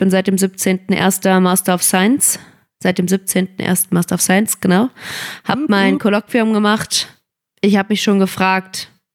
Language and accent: German; Rhineland, Germany; ob ich als Rheinländerin nehme die Zeit für dich